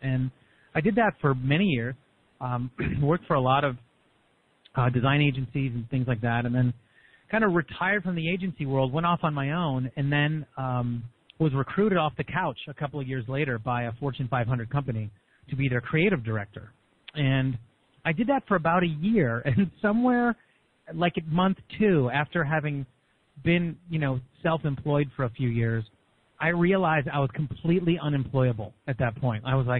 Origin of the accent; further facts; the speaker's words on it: Philadelphia, Pennsylvania, United States; also born or lived in Ohio; I was born in Ohio, but I really spent most of my formative years in Philadelphia and worked in Manayunk.